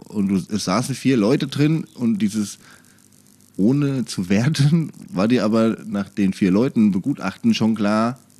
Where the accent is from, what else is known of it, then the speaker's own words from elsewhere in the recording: Offenbach, Hesse, Germany; wo kommt ihr her? Und ich sagte, naja, hier Offenbach